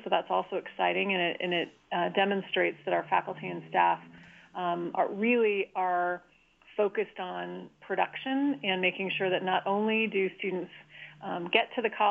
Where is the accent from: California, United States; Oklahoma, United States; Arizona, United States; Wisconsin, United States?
Arizona, United States; Flagstaff; I'm a Rocky Mountain girl, born and raised in Flagstaff, Arizona, near the Grand Canyon